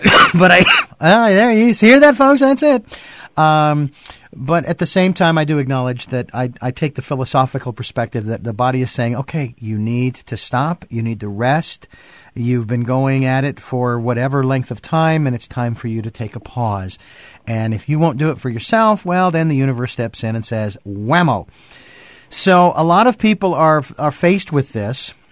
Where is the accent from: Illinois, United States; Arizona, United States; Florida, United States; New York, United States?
Arizona, United States; Phoenix; So we're going to talk with you in 2 weeks because you're going back to my hometown next week.